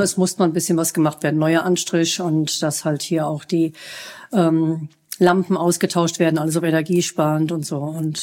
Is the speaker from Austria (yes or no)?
no; Neuwied, Rhineland-Palatinate, Germany; Ich bin 57 Jahre alt, bin geboren in Neuwied-Heddesdorf, aufgewachsen auch und lebe auch wieder in Heddesdorf. Das ist halt meine Heimat.